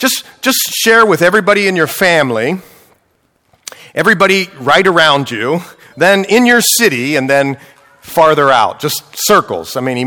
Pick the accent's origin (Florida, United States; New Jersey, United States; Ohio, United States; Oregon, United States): Ohio, United States; I'm from Ohio. That's why I say that. Stayed up north.